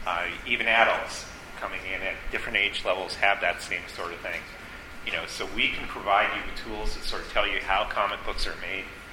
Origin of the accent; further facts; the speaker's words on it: Ottawa, Ontario, Canada; I grew up in Ottawa. I went to school just down the road.